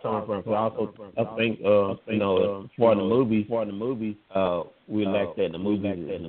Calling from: Longview, Texas, United States; And I'm calling from Longview, Texas. How y'all doing?

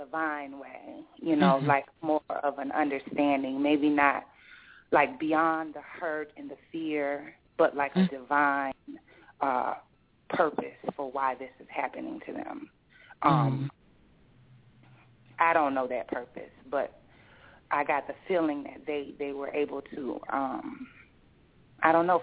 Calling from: Miami, Florida, United States; I'm calling from Miami.

